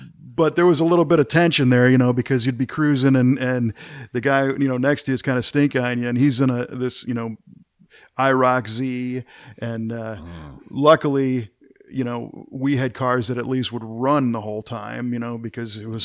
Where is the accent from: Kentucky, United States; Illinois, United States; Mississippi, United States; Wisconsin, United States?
Illinois, United States; Chicago; I grew up in the Chicago area, but don't hold that against me.